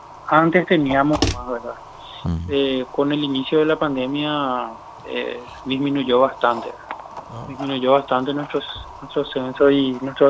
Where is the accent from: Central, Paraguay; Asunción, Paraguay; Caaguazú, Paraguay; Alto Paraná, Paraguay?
Central, Paraguay; Lambaré; yo en realidad yo soy de Lambaré, ¿verdad? Pero mi papá es oriundo de Puerto Limbo, ¿verdad?